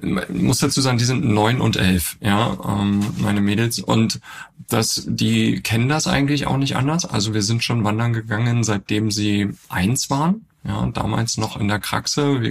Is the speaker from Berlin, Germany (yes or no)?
yes; Berlin, Germany; born there; lebe gerade in Berlin. Ich bin tatsächlich auch gebürtiger Berliner, Jahrgang 1980. Demnächst komme ich auf die schöne 44 zu.